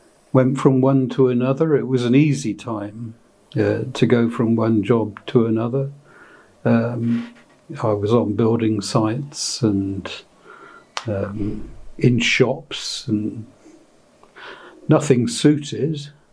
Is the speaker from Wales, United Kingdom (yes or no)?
no; Witney, South East England, United Kingdom; Was born and grew up in what is now Oxfordshire. It was Berkshire at the time, but they mess around with boundaries. I was for most of my growing up years in Witney in Oxfordshire, small market town, quite pleasant.